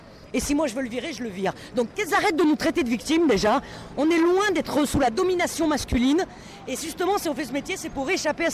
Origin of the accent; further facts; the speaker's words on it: France; On n'est pas en Suède déjà, on n'est pas suédois, on est français.